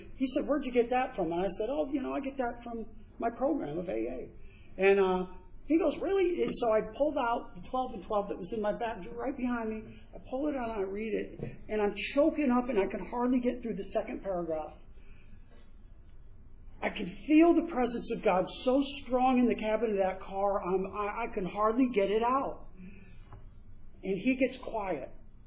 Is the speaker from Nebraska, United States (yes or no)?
no; New York, United States; We go to decide to drive up to New York to my hometown.